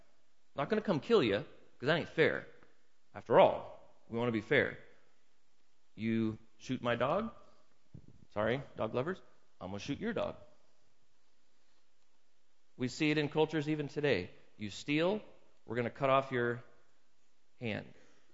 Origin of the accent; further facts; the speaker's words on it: United States; Now, I'm an American through and through.